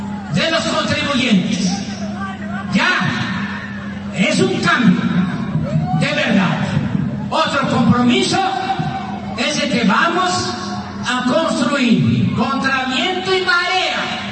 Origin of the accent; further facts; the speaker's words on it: Tabasco, Mexico; estoy muy contento de estar en mi tierra, en mi agua, con este sol